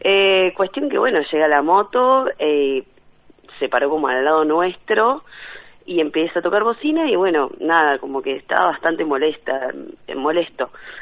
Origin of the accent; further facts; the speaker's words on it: Punta Alta, Buenos Aires Province, Argentina; No somos platenses, somos de Punta Alta, muy cerquita de Bahía Blanca.